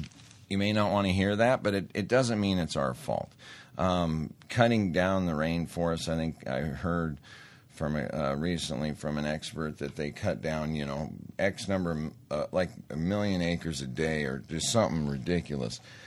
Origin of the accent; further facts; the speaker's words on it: Montana, United States; I grew up in Montana. I've got a pretty assertive speech pattern.